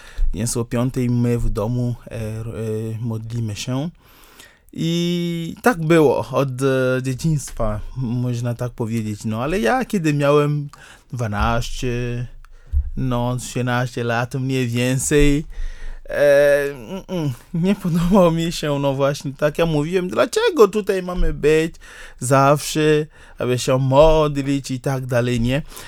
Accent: Togo; Polish is a second language; Bo u mnie rano, o 5 rano, w Togo zaczynamy dzień wcześniej

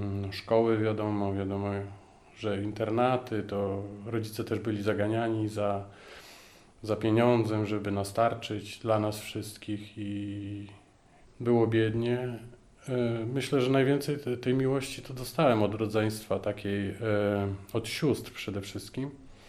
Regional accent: Węgorzewo, Warmian-Masurian Voivodeship, Poland; moved away as an adult; also born or lived in Warsaw / Łódź; now in Pabianice, Poland; ja ogólnie pochodzę z województwa warmińsko-mazurskiego, z Węgorzewa. Tam się urodziłem, tam żyłem do 19 roku życia. Później poszedłem do wojska i po wojsku wyjechałem do Warszawy. Tam pracowałem 7 lat. Później się przeprowadziłem do Łodzi. No i od 5 lat mieszkam

